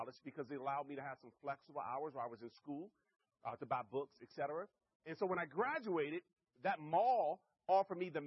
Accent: Maryland, United States; born and raised in Maryland. I still live in Maryland, about 10 minutes outside of Washington, D.C.

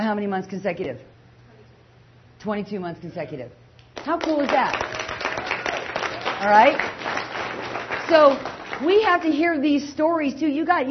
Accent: Arizona, United States; Okay, I know it's toasty because I'm from Arizona and I love it when it's 100 and I'm warm.

